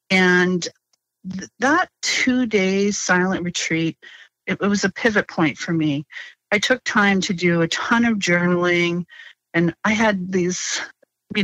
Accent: Maine, United States; moved away as an adult; So I grew up in a little coastal town in Maine, where I was just one of a handful of kids who, upon graduating high school, decided to leave the state and go to college.

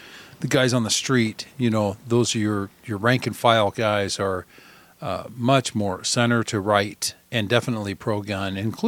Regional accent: United States; And yeah, so I'm an American. Of course, I own a gun.

